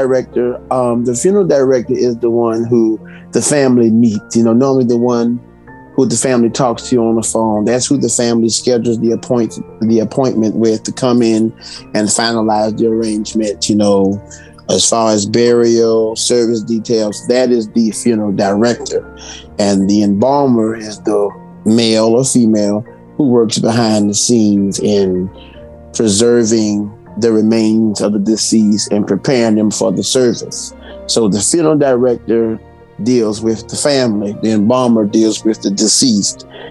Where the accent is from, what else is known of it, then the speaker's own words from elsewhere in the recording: Savannah, Georgia, United States; I tell everybody, oh, no, I'm not from here. I'm from Savannah, Georgia.